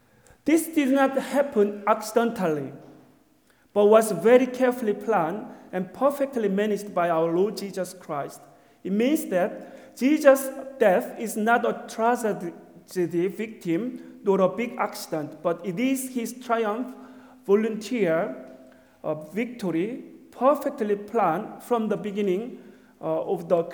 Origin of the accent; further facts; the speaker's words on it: Seoul, South Korea; I come from Seoul, South Korea, not North Korea, but South Korea, Seoul.